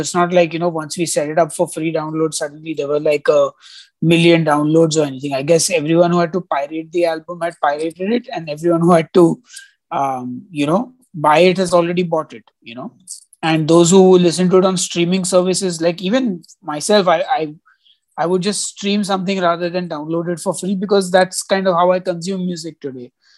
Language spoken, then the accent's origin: English; India; as an Indian citizen, I cannot crowdfund on Kickstarter, nor can I use Indiegogo.